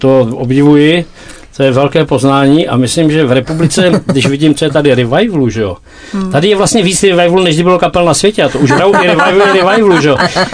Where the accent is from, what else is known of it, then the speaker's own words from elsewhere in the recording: Plzeň, Plzeň Region, Czechia; Já jsem z západní Čech, já jsem z Plzně.